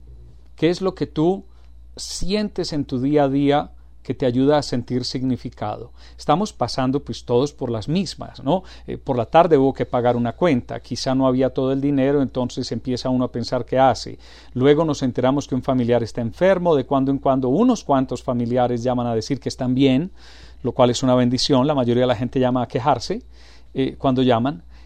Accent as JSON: {"language": "Spanish", "country": "Colombia", "tie": "born there", "said": "Soy un elemento de identidad, soy nacido en Colombia, soy latinoamericano, soy parte del planeta Tierra"}